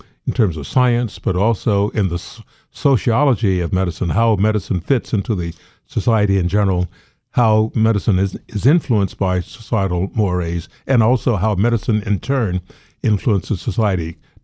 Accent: Georgia, United States; I grew up in Georgia.

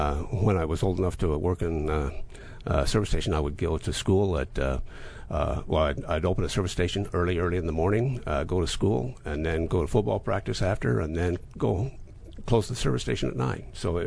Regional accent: Utah, United States; Well, it was a very, very different way of growing up in Utah, in a farming community, than in this area, for example.

